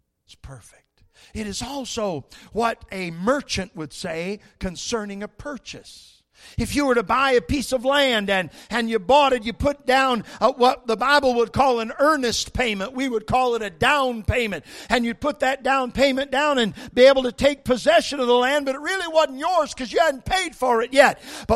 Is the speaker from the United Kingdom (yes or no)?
yes; England, United Kingdom; and I just don't spend a lot of time with the Greek because I'm English.